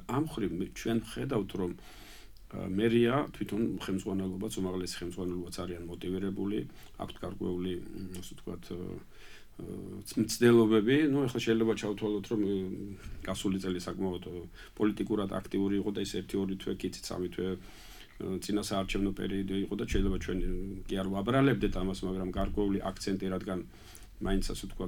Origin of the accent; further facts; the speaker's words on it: Batumi, Adjara, Georgia; ჩვენ ბათუმელები ვართ და ჩვენ გვაქვს მასთან ისე კომუნიკაციაც